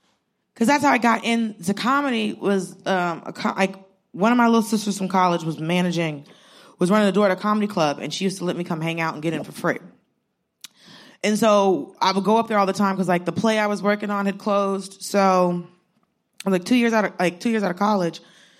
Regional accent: Georgia, United States; Because, like, I grew up in Georgia. I grew up in I'm Southern. So we love spinning a yarn.

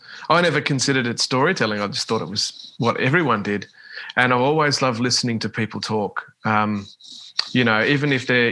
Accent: Launceston, Tasmania, Australia; also born or lived in Queensland / Northern Territory; And I came back here when I was a couple of months old. And, yeah, Launceston's been my hometown all my life pretty much. Mm. I've lived elsewhere, Queensland for a couple of years and the Northern Territory for a few years. But, I'll always call Launceston my hometown.

